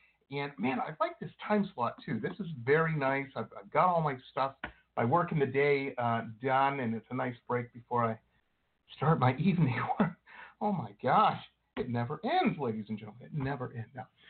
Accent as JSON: {"language": "English", "region": "Michigan", "country": "United States", "tie": "born or raised there", "said": "And they're from my home state of Michigan."}